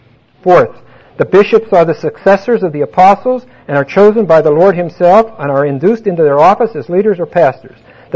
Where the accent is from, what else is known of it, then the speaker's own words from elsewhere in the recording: Pittsburgh, Pennsylvania, United States; I was raised in Pittsburgh in an ethnic community that was very strongly Catholic.